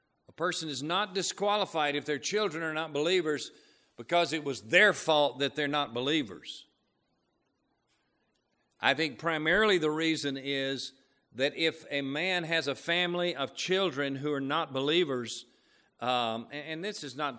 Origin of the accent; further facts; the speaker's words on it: Tupelo, Mississippi, United States; But back where I grew up in Tupelo, Mississippi, I grew up in a Baptist church.